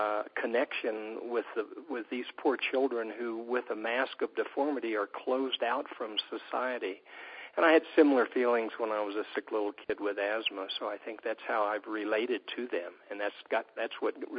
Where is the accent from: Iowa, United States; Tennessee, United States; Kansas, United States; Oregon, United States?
Kansas, United States; Kansas City; I grew up in Kansas, in Kansas City, Kansas.